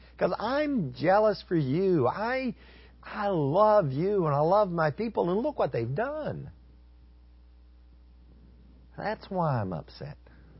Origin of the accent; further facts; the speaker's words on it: Texas, United States; I grew up in West Texas, in the Panhandle.